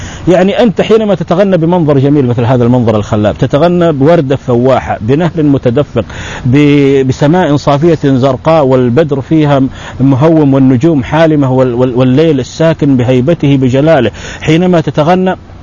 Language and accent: Arabic; Mecca, Makkah Province, Saudi Arabia; now in Jeddah, Saudi Arabia; ما دمت انا يعني من مكة عموما وان كنا في جدة الآن نعم. تعرف نحن مكة وجدة شيء واحد